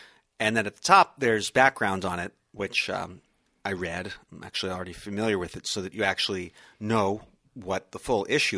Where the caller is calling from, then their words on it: Arlington, Virginia, United States; I'm a constituent from Arlington, a zip code.